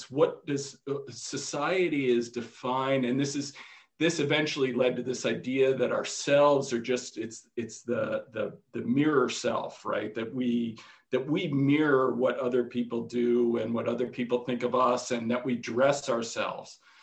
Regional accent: United States; No, I as an American, as an ignorant American, I follow it very closely

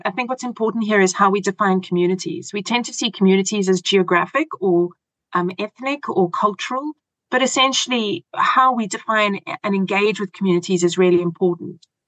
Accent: South Africa; I'm South African.

